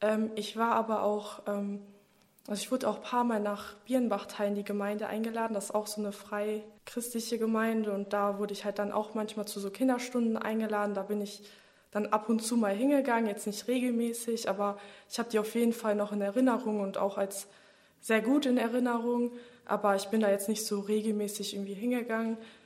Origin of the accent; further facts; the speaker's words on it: Germany; born there; Also meine Mutter kommt aus Bosnien und mein Vater aus Montenegro. Das ist da nebenan. Ich bin aber in Deutschland geboren.